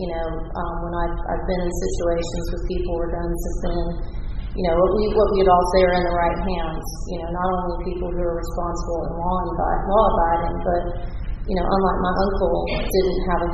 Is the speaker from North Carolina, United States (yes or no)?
yes; Stokesdale, North Carolina, United States; So I'm from Stokesdale, North Carolina, which is just north of Winston-Salem. I grew up in a gun-owning and hunting family.